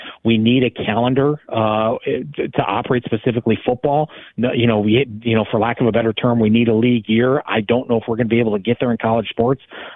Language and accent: English; Cleveland, Ohio, United States; we're all from Cleveland. We all recognize how important high school sports in our hometown is